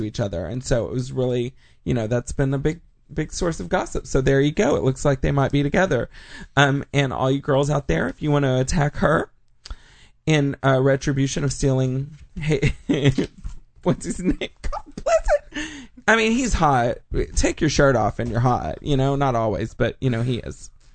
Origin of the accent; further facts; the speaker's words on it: the South, United States; Girl, y'all know I'm from the South.